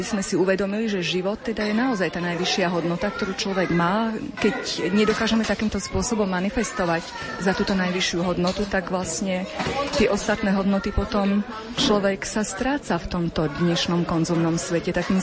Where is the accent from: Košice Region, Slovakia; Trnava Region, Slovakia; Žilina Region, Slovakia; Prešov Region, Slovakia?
Košice Region, Slovakia; Košice; Sme z Košíc, zo Strednej zdravotníckej školy Svätej Alžbety